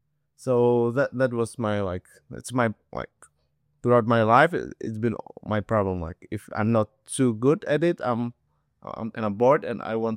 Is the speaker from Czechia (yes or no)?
yes; Czechia; also born or lived in Hanoi, Vietnam; But I was born in Hanoi in 91. And after like 3 years spent in Vietnam, we moved back to Europe, but this time to Czech Republic, which is like next to Germany.